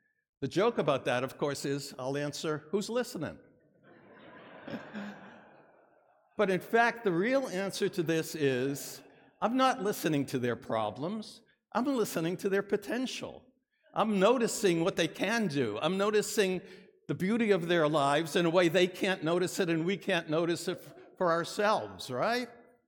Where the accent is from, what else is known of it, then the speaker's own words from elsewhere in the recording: Dorchester, Massachusetts, United States; now in -; growing up in the Irish part of Dorchester, I know that all of my neighbors thought of me as a Christ killer.